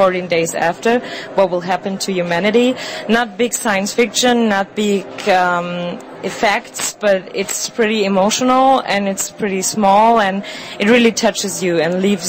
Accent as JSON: {"language": "English", "country": "Germany", "tie": "born or raised there", "said": "when I grew up in Germany, next to the border to the east, we had Chernobyl."}